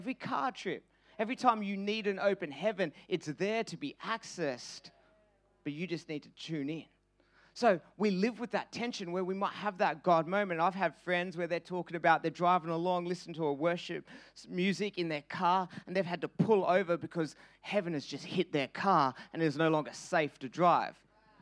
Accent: Perth, Western Australia, Australia; moved away as an adult; now in Melbourne, Australia; Perth is actually home for me. I was born in Perth. I grew up in Perth. At 21, I moved across to Melbourne reluctantly

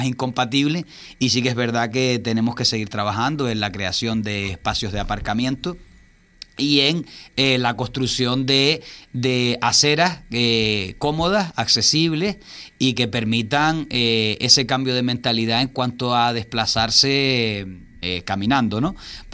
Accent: Villaverde, Canary Islands, Spain; Soy de Villaverde, vivo en Villaverde

